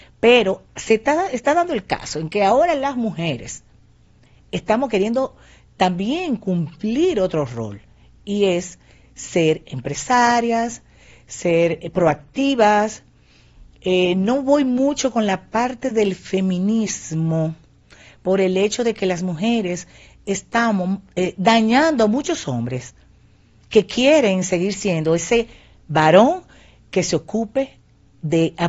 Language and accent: Spanish; Santiago de los Caballeros, Santiago, Dominican Republic; Yo soy muy, como soy cibaeña, los cibaeños, como llaman el campo, porque Santiago no es un campo, señores, pero Santiago, allá en Santiago, yo aprendí a cocinar.